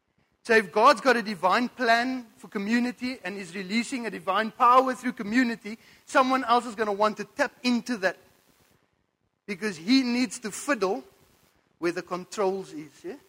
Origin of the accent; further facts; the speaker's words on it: England, United Kingdom; And if I get it wrong, bear with me. I'm English.